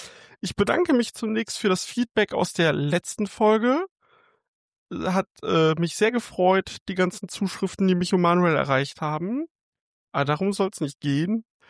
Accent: Düren, North Rhine-Westphalia, Germany; now in Osnabrück, Germany; Ich komme jetzt ursprünglich aus Düren. Genau, habe meine Ausbildung in Aachen gemacht.

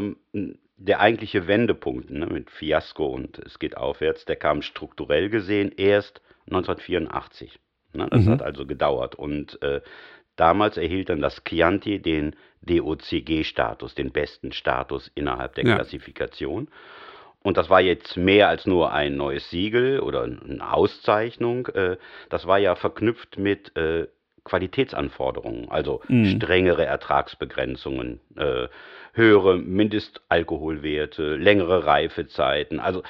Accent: Spain; Ich als Spanier muss Dios sagen, Dio, ne?

